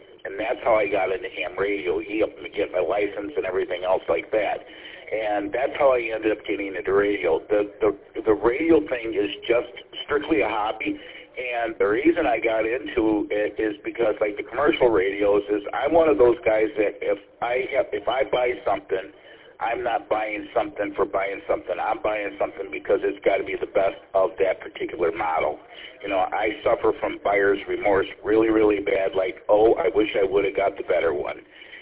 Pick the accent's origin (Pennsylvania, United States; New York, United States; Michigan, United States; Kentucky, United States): Michigan, United States; Paw Paw; born or raised there